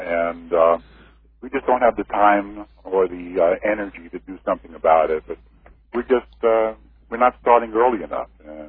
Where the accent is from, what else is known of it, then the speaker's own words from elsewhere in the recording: New York, United States; I grew up in New York. It was a three-ring sign. I grew up in New York